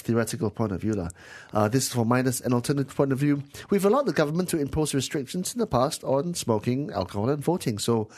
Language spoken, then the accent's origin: English; Penang, Malaysia; And because I was from Penang, my mom said, if you're going to call your friend, don't make it more than 2 minutes.